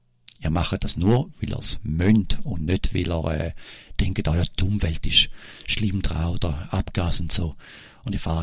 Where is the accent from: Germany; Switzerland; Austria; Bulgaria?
Switzerland; ich als Schweizer bin nicht unbedingt